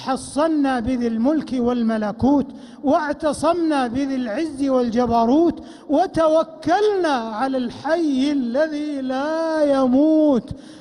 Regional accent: Saudi Arabia; اللهم أدم على بلادنا المملكة العربية السعودية أمنها وإيمانها واستقرارها

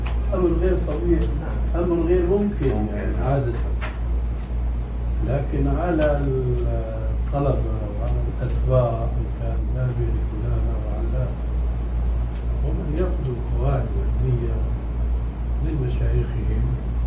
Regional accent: Syria; now in Amman, Jordan; وسوري مثلي

